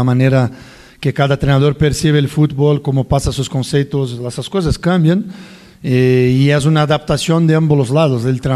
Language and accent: Spanish; Brazil; Spanish is a second language; Yo vengo de Brasil, de jugar clásicos muy importantes.